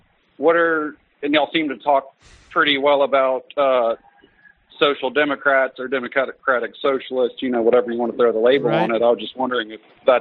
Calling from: Baton Rouge, Louisiana, United States; Oh, hey, man. … from Baton Rouge, Louisiana.

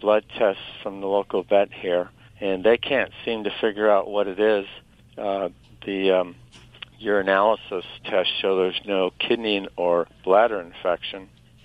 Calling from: Santa Barbara, California, United States; Santa Barbara, California.

